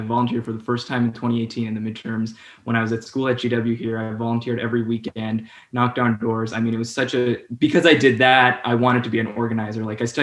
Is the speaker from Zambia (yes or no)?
no; California, United States; I grew up in California in the Bay Area, so totally different than the Bay or D.C.